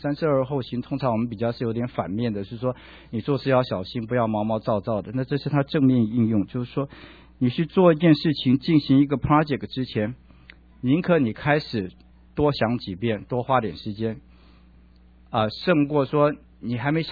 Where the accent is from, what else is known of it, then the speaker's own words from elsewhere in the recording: China; 这个话我们中国人也有说啊